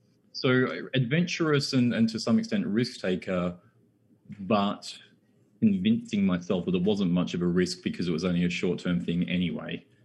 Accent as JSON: {"language": "English", "town": "Brisbane", "region": "Queensland", "country": "Australia", "tie": "born or raised there", "moved": "as an adult", "said": "I grew up in Brisbane, Australia, on the east coast, north of Sydney. Was there until I was 23 years old. And then I did what I guess a decent percentage of Australians do, which is explore the motherland, England. Actually, my mother is English. My dad's Australian."}